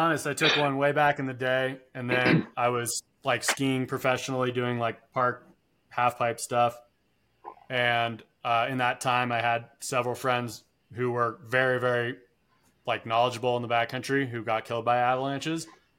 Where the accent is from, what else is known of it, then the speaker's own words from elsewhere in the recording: Colorado, United States; Like, I mean, I grew up in Colorado, so I think I have a skewed view on this.